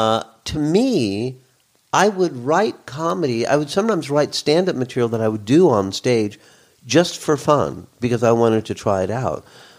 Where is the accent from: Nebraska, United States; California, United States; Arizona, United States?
California, United States; Los Angeles; I'd say, oh, I'm from Los Angeles.